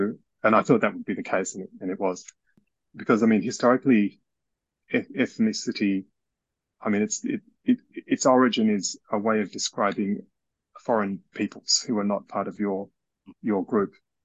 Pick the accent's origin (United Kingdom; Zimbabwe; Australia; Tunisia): Australia; born there; also born or lived in West Africa; I'm an Australian-born person with English as my first language, you know, educated largely in Australia. But, you know, I've got an African heritage and have lived overseas and in West Africa for part of my childhood.